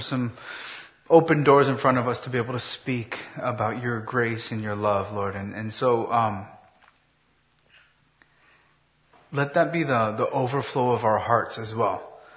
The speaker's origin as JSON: {"language": "English", "region": "California", "country": "United States", "tie": "born or raised there", "said": "One of the things is I grew up in Southern California."}